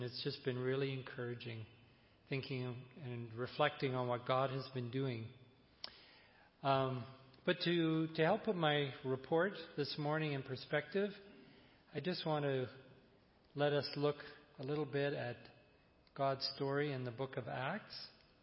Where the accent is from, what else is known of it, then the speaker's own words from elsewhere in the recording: Prince George, British Columbia, Canada; You know, I grew up in Prince George. How many of you know where Prince George is?